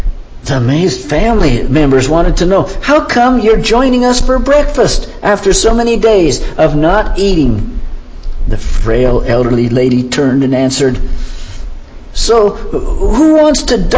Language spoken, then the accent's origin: English; Boulder, Colorado, United States; I grew up in Boulder. One time I was climbing the Flatirons